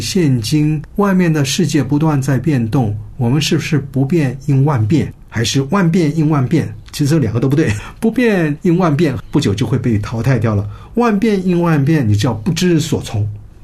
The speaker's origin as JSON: {"language": "Chinese", "country": "China", "said": "我们中国人常常做事情叫雷声大雨点小，虎头蛇尾。"}